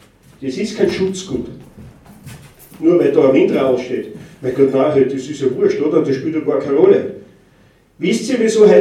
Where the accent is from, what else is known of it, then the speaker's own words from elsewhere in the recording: Lower Austria, Austria; das ist bei uns im Waldviertel und auch im Mühlviertel oder so, das ist der Wald, ja